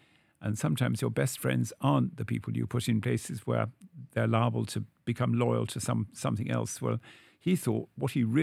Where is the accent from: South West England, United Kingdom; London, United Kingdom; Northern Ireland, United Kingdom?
South West England, United Kingdom; now in United States; I was from the West Country, and it seemed an awful long way to go to Canterbury from there. When I come to the States, a long way means something else than what it was in England.